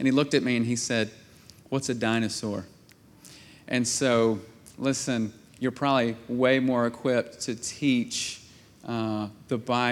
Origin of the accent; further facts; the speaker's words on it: United States; We can't get into those countries because we're from the States, but they can.